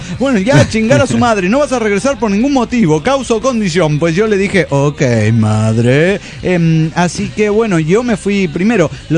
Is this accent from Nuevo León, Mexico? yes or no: no; Mexico City, Mexico; de Ciudad de México.